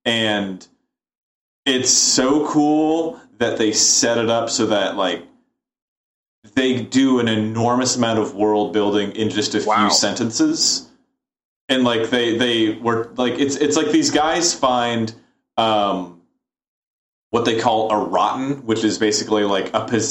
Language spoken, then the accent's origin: English; Nebraska, United States; I'm from Nebraska.